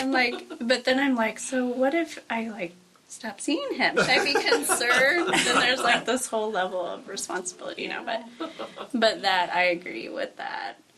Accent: Omaha, Nebraska, United States; also born or lived in Clarinda, Iowa; And I grew up in Omaha, Nebraska, and so a bigger city, still Midwest, so we still have some level of that Midwest nice, I moved from there to Clarinda, Iowa, which is about 5,700, I think, people

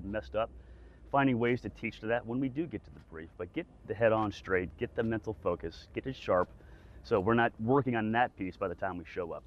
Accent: Oklahoma City, Oklahoma, United States; I'm kind of a, you know, I'm from Oklahoma City, but I came from a military family.

